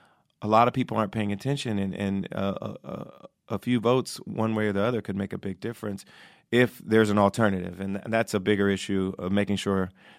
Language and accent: English; Ohio, United States; also born or lived in New York; now in California, United States; I used to vote in New York, and I'm from Ohio originally.